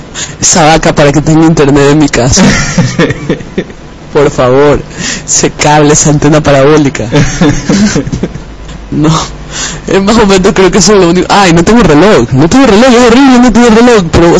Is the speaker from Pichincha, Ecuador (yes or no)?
no; Jipijapa, Manabí, Ecuador; siempre va para mi tierra, así que esta canción va en remembranzas de mi terruñito, linda provincia de Manabí, y su sultana del café Jipijapa.